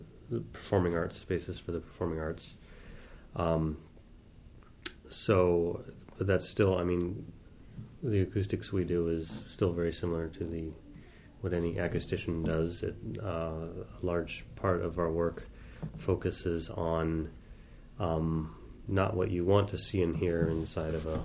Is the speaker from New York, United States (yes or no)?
no; Seattle, Washington, United States; I grew up in Seattle, actually.